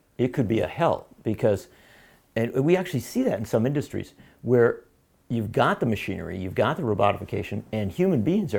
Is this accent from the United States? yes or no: yes; Wisconsin, United States; I come from Wisconsin